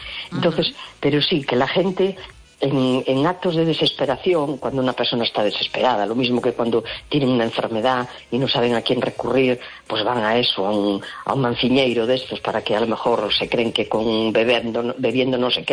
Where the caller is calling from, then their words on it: A Coruña, Galicia, Spain; de La Coruña.